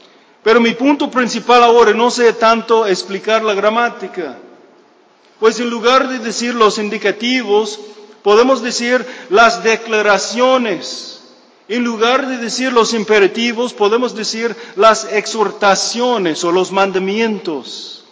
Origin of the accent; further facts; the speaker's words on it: United States; Spanish is a second language; yo entiendo, creciendo en los Estados Unidos, yo nunca daba mucha atención de la gramática de mi idioma